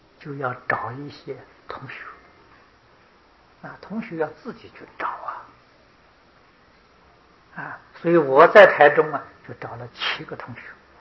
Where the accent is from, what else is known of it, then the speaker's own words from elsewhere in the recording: China; 20岁以上，我们中国人家成年了。